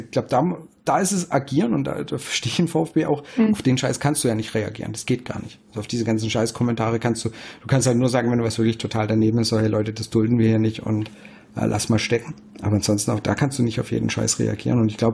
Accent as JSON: {"language": "German", "region": "Baden-Württemberg", "country": "Germany", "said": "Ich als Schwabe, verdammt, ich bin im Arsch."}